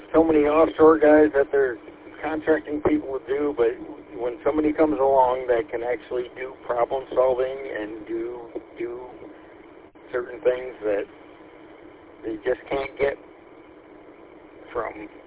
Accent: Detroit, Michigan, United States; Yeah, I grew up down in Detroit area, so I know all those locations. I know Hall Road, I know Richmond, I know them all.

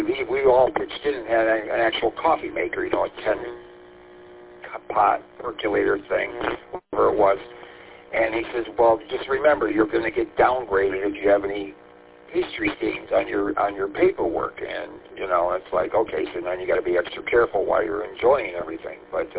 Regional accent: St. Clair Shores, Michigan, United States; My hometown of St. Clair Shores, there used to be a place right off of 11 and a harbor across the Minos called Variety Donuts.

